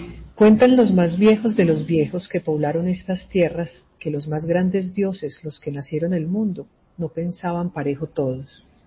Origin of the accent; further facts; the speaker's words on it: Antioquia, Colombia; tengo unos papás que no son antioqueños, pero yo crecí en Antioquia